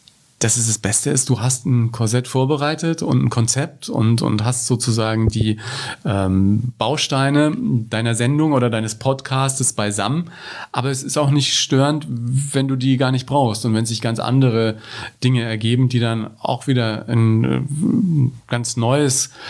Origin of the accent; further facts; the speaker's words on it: Ebern, Bavaria, Germany; wir haben als Kinder in Ebern in Franken mit zwei Kassettenrekordern uns